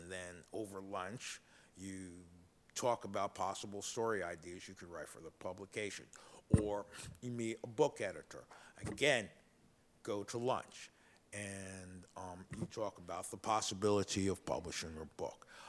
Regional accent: United States; As an American black, I was welcomed, for the most part, by the Germans.

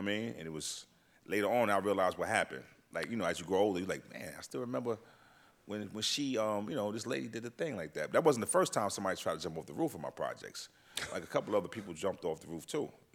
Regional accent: Brooklyn, New York, United States; We grew up in Brownsville. We was raised in the projects, man. We went from one project to another project to another project.

